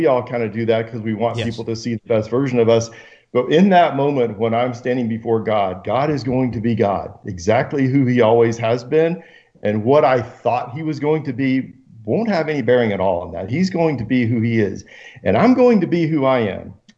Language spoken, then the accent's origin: English; Georgia, United States; now in Phoenix, United States; So, I grew up in Georgia. So, if you're familiar with the Southeast, college, there's college football and then there's everything else.